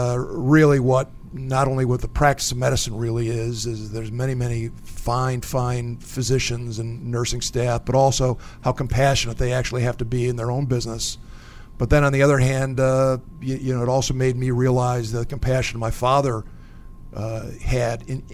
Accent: Cleveland, Ohio, United States; I grew up in Cleveland, Ohio, on the western edge of Cleveland. At that time, it was kind of a farming community.

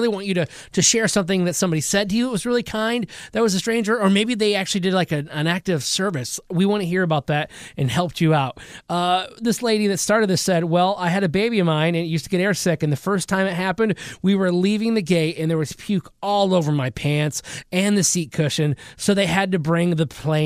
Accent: Michigan, United States; moved away as an adult; now in Evansville, United States; and I'm originally from Michigan, and I was living and working in Evansville, Indiana.

